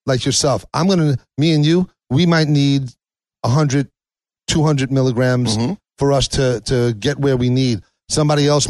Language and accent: English; Brooklyn, New York, United States; I'm from Brooklyn, man.